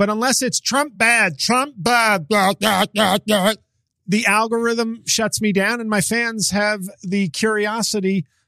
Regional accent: New York City, New York, United States; It's in New York City, my hometown.

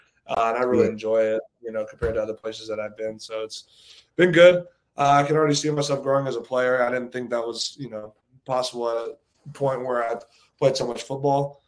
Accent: Houston, Texas, United States; But other than that, I'm from Houston. Grew up big football, had NFL players in the family, O linemen in particular.

